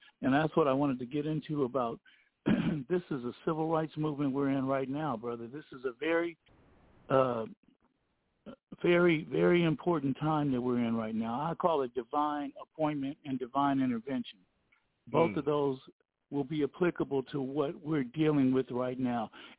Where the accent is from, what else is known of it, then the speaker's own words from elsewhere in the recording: Los Angeles, California, United States; People that live in South Central Los Angeles in the Crenshaw area, and I'm born and raised in Baldwin Hills. I've been there all my life.